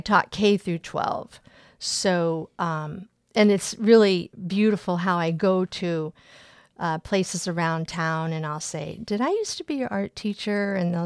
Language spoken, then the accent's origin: English; Jerseyville, Illinois, United States; I was born and raised here in Jerseyville.